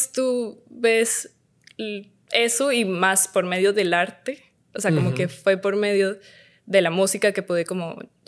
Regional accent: Colombia; moved away; desde que salí de Colombia

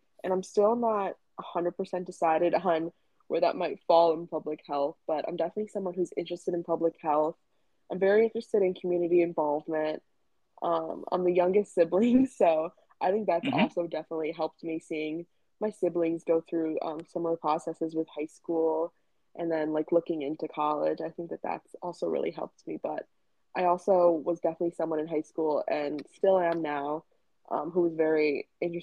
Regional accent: Middletown, Connecticut, United States; Yeah, so I'm from Middletown, Connecticut, which is a pretty small suburban town.

